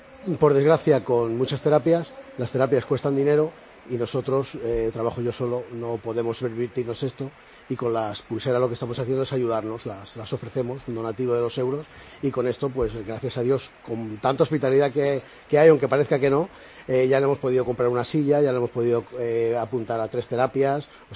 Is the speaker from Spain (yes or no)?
yes; Getafe, Community of Madrid, Spain; es que nos conozcan en Getafe, porque somos de Getafe, pues es normal